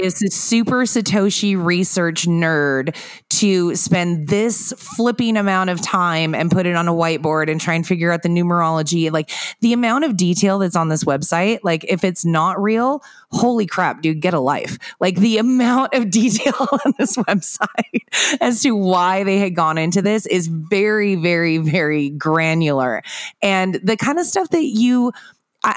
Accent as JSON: {"language": "English", "region": "Pacific Northwest", "country": "United States", "tie": "born or raised there", "said": "I grew up in the Northwest, which meant that I knew a lot of people that thought that crystals had healing powers"}